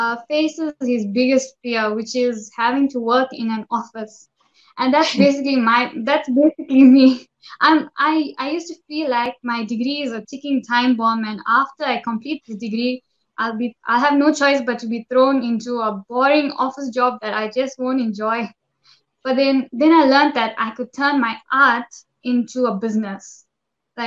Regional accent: Durban, KwaZulu-Natal, South Africa; I'm from South Africa.

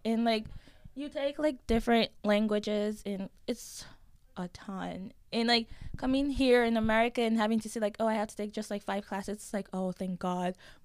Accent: Nigeria; I'm from Nigeria.

